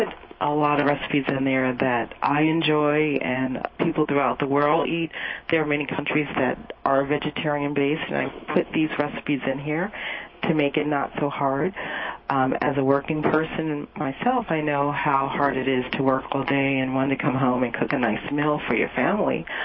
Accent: New Jersey, United States; You do, yes. I grew up in North New Jersey.

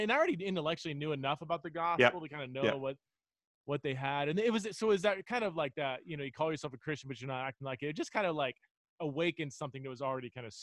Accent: Fresno, California, United States; I was raised in Fresno, so just a couple hours south of you.

